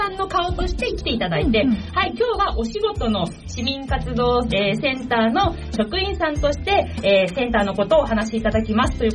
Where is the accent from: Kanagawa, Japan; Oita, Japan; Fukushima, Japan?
Kanagawa, Japan; Kawasaki; 川崎育ち